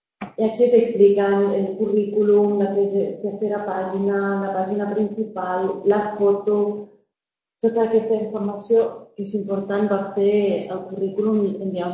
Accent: Germany; Catalan is a second language; ho puc dir que soc d'Alemanya.

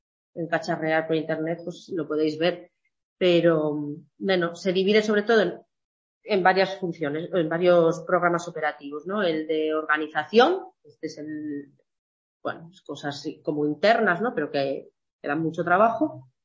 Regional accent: Vega de Espinareda, Castile and León, Spain; somos de Vega de Espinareda, somos de Candín, somos de Fornera, somos de donde seamos. Que no pasa nada por vivir en un pueblo

